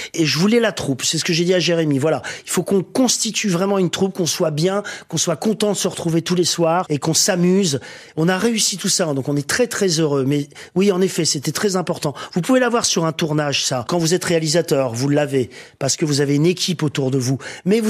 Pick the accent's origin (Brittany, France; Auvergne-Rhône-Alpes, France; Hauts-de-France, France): Hauts-de-France, France; Dunkirk; Je suis né à Dunkerque et tout, qui n'est pas une ville facile, mais j'ai été très heureux.